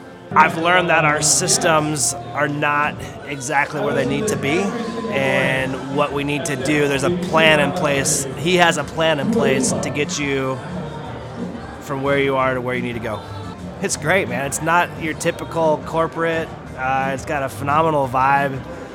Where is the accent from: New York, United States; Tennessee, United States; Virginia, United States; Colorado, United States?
Tennessee, United States; Nashville; I am from Nashville, Tennessee.